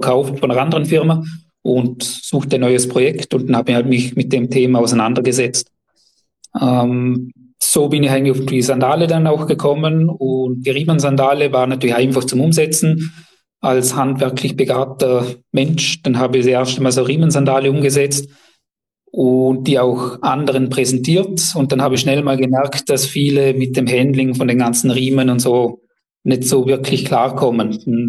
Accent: Vorarlberg, Austria; wir kommen aus Vorarlberg, beziehungsweise ich komme aus Vorarlberg, habe da alles gegründet, aufgebaut

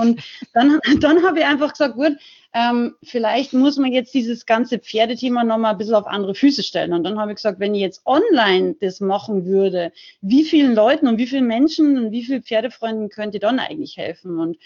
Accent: Salzburg, Austria; now in Unterhaching, Germany; Also ich bin ursprünglich aus Rauches, aber lebe schon ganz lange in Unterhaching bei München.

